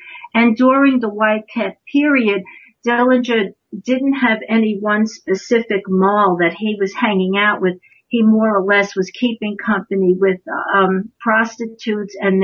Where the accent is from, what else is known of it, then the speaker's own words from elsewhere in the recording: New York, United States; I'm from New York, so I say aunt, not aunt.